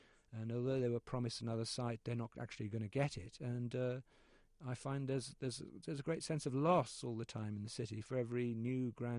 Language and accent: English; Wales, United Kingdom; also born or lived in Dublin, Ireland; now in London, United Kingdom; I grew up in South Wales. I went to school in Gloucestershire, went to university in Dublin. And then arriving in London